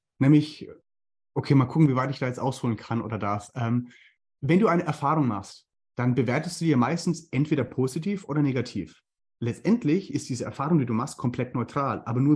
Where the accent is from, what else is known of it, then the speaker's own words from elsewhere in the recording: Bavaria, Germany; accent: Franconian; wenn ich dann auf der Bühne bin und mit meinem fränkischen Akzent da irgendwelche Geschichten nachspiele